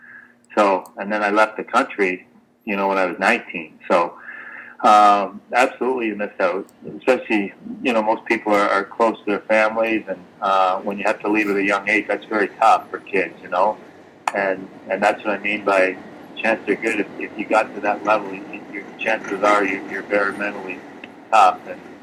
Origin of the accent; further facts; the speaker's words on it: Canada; being a Canadian boy, to play somewhere in Canada would have been great.